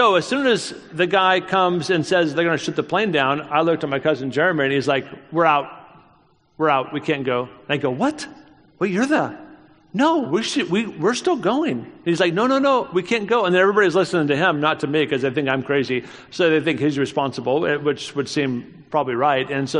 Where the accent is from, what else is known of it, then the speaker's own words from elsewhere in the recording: United States; I'm so sorry. I'm an American.